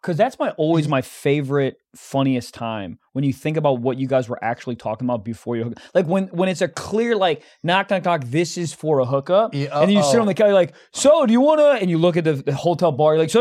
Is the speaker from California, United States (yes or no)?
no; Maryland, United States; Maryland.